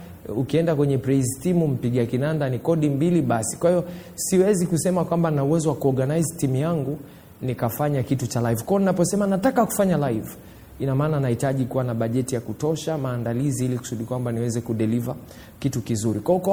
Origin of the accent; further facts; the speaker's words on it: Mwanza, Tanzania; now in Dar es Salaam, Tanzania; Mimi nimetoka Mwanza, nimekuja Dar. Nimefika hapa Dar, sifahamu mtu yoyote.